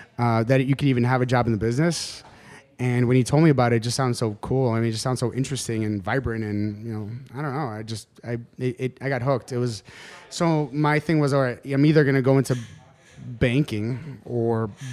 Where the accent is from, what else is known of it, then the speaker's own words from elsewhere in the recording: New York, United States; also born or lived in Colombia; So I was actually born in Colombia. I came here when I was one. By here, I mean New York. I've been in New York ever since. Queens, mainly.